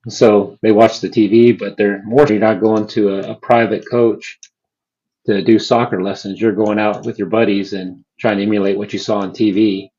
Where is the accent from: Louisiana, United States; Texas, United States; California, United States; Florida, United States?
Texas, United States; And I wonder, too, just in looking around, because growing up in West Texas, especially within the immigrant families that come in from all over Latin America